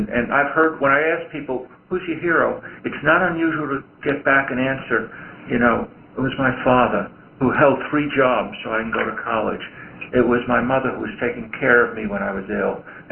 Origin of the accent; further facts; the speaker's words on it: Brooklyn, New York, United States; I grew up in Brooklyn and used to go watch the Brooklyn Dodgers.